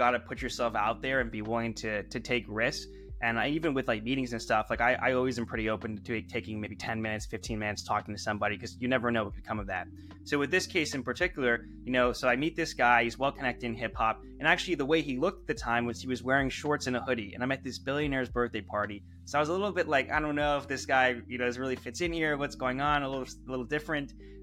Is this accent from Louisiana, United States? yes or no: no; Phoenix, Arizona, United States; I used to live in Arizona. I grew up in Phoenix.